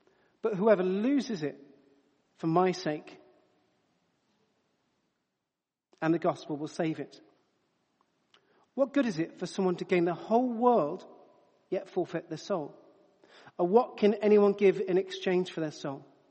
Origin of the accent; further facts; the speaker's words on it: England, United Kingdom; I know we're English, but you're still allowed to put your hand up in church.